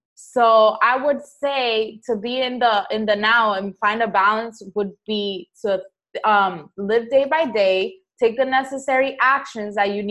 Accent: Rhode Island, United States; now in Massachusetts, United States; So I'm actually from Rhode Island.

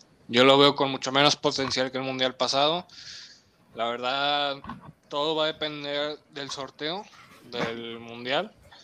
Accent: Argentina; yo soy de Argentina

